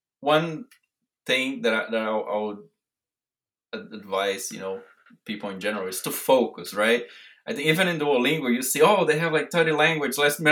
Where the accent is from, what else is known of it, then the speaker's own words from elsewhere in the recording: Brazil; English is a second language; now in United States; I was born and raised in Brazil. And the first time I came to the U.S. as a tourist was 1997. Uh-huh. So I was 13 years old as a kid to visit family.